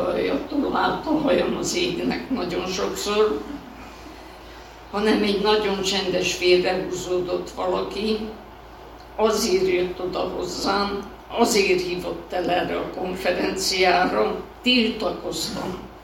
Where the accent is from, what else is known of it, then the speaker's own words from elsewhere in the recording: Transylvania, Romania; now in Oradea, Romania; Nem könnyű elszakadni annyi sok évtized után a gyönyörű erdélyi szülőfalunktól, eladni a házamat, bekerülni Nagyváradon egy otthonba.